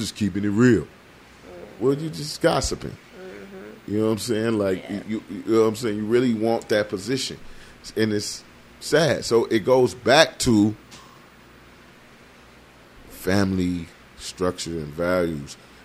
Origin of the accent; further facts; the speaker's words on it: Oakland, California, United States; well, I come from Oakland, California. You know what I'm saying? The birth of the Panthers and stuff like that.